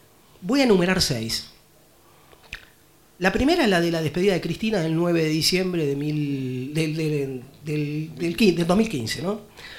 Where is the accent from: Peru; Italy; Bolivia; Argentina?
Argentina; Buenos Aires; now in La Matanza, Argentina; yo soy del barrio de Mataderos, nací ahí, hoy trabajo, vivo en La Matanza